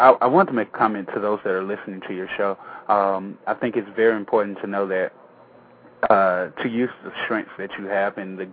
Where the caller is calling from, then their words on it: Birmingham, Alabama, United States; I'm calling from Birmingham, Alabama.